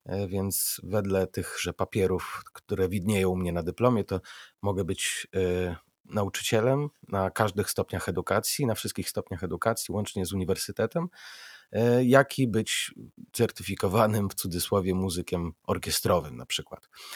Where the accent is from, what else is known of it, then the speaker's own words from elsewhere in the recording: Lublin, Lublin Voivodeship, Poland; chyba jedyna w województwie lubelskim, bo pochodzę z Lublina